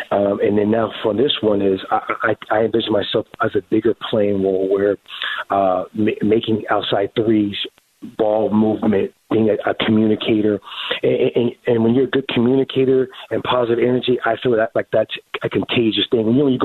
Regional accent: California, United States; now in Phoenix, United States; Phoenix is home. Like I said, I bought a home. I sold my home in California, even though I'm from California, to be there when it's all said that I'll retire.

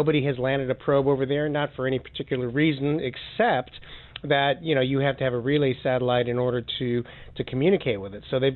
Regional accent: United States; born there; Oh, no, I'm an American. I was born in the U.S.

